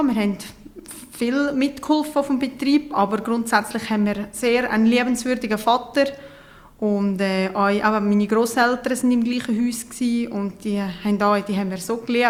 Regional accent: Pristen, Uri, Switzerland; 32, aufgewachsen in Pristen im Kanton Uri. Ich habe zwei Kinder und wohne auf einem Bauernhof.

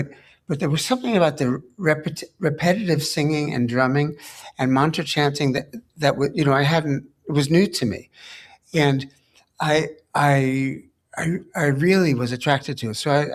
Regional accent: New York City, New York, United States; moved away as an adult; I wanted to get as far away from New York as I could. I grew up in New York City.

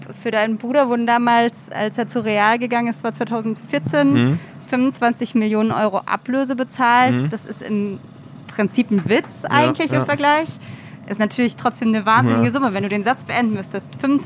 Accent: Rhineland-Palatinate, Germany; ich komme aus der Nähe von Mainz

